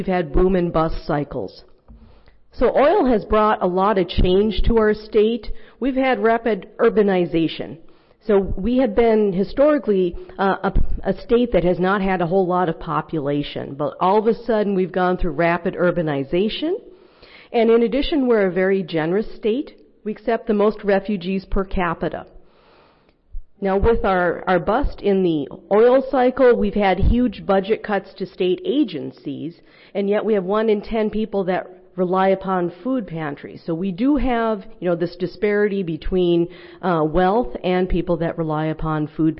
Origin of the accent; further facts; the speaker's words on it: North Dakota, United States; So I'm from North Dakota